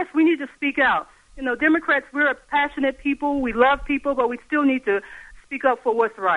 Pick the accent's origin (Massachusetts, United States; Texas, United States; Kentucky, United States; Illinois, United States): Illinois, United States; Chicago; But anyway, I'm from Chicago. I'm an African-American woman, very professional.